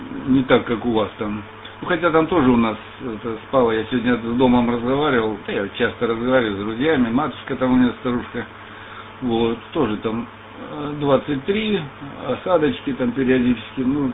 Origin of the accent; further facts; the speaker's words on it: Grozny, Chechnya, Russia; Я часто через Беслан на Грозный летал, я из Грозненского